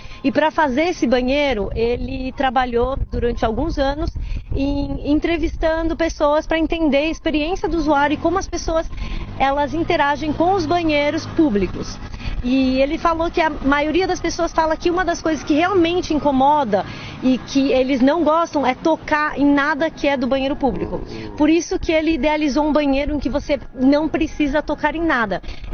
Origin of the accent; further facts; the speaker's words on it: Brazil; also born or lived in Japan; E como boa brasileira, no último dia eu falei, olha, foi muito legal, gostei muito de conhecer.